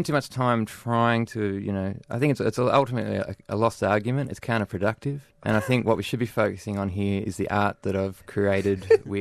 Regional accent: Burnie, Tasmania, Australia; now in Melbourne, Australia; growing up in Burnie in Tasmania. Now living in sort of Thornbury in Melbourne.

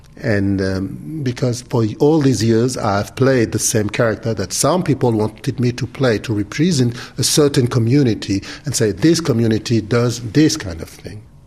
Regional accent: Paris, Île-de-France, France; I was raised in Paris and went in school, and all my life was there. No question of what meant being a black man or a white man. I was French. I still am French

